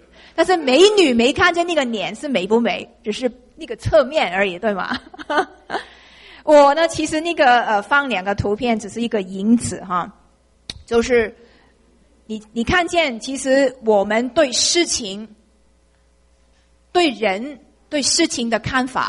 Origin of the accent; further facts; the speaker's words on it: Hong Kong; accent: Cantonese; Chinese is a second language; 因为我是香港来的。所以我说的广东话是不是广东话，我说的国语你们应该都可以听得懂，因为是带的非常重的广东口音吧。